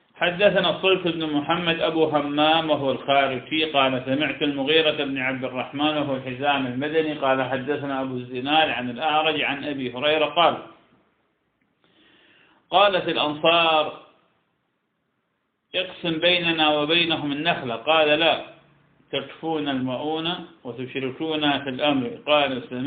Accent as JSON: {"language": "Arabic", "country": "Iraq", "said": "عندنا في العراق الكوبيسيون يأكلونه كثيرا"}